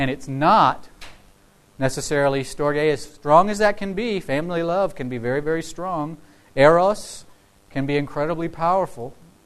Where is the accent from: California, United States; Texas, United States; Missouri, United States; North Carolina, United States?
North Carolina, United States; Salisbury; she's talking about going to my hometown of Salisbury, North Carolina.